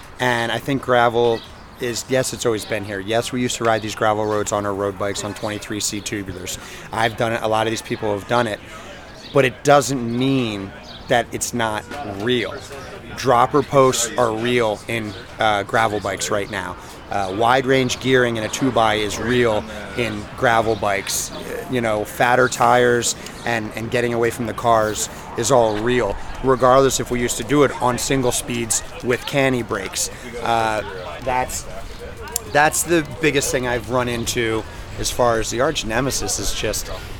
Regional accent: Phoenixville, Pennsylvania, United States; I'm from Phoenixville, Pennsylvania.

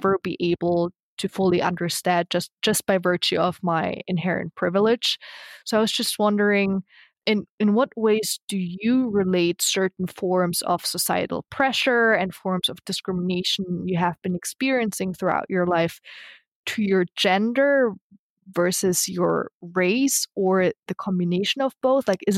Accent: the South, United States; Reality says I'm a first-generation college graduate who grew up in a rural South where secretly active Ku Klux Klan members would hold midnight rituals in the forest

